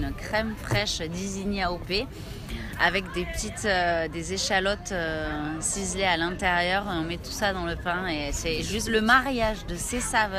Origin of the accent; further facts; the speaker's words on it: Canada; French is a second language; Et moi, je suis originaire donc du Canada